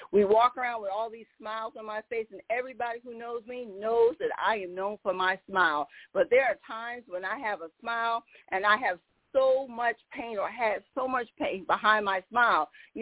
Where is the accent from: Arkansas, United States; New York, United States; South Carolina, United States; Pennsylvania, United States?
South Carolina, United States; She hails from, she's a local because I'm from South Carolina